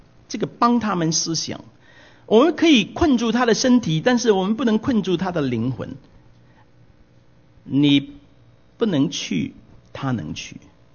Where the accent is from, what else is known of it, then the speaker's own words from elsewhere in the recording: China; 弟兄姐妹，我们有时候做中国人的父母啊，我们就不懂得放手啊，什么都抓紧，抓得紧紧的。